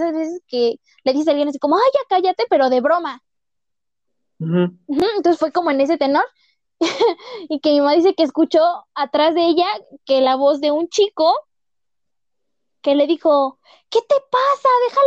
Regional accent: San Ángel, Mexico City, Mexico; yo no soy oriunda de Naucalpan, yo soy, excuse me, de San Ángel, ok, Ciudad de México

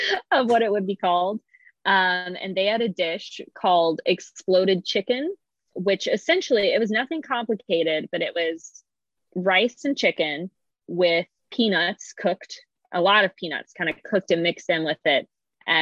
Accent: East Coast, United States; Because here, growing up on the East Coast, we'll get storms, but they're always forecasted

